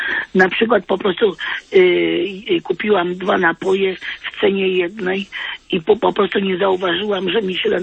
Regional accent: Wrocław, Lower Silesian Voivodeship, Poland; Z Wrocławia.

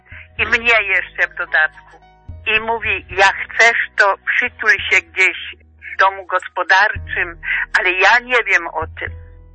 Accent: Olesno, Lesser Poland, Poland; W mojej rodzinnej wiosce to było Olesno, powiat Dąbrowa Tarnowska.

